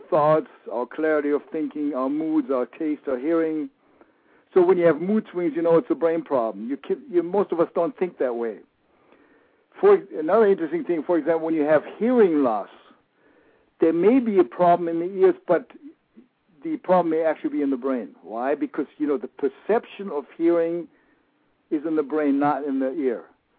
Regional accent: Germany; English is a second language; I'm a very German man, born and raised in Germany

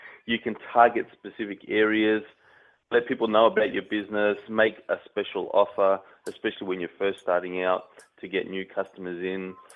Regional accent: Australia; accent: Australian; I'm Australian-based. Obviously, you can tell by the accent.

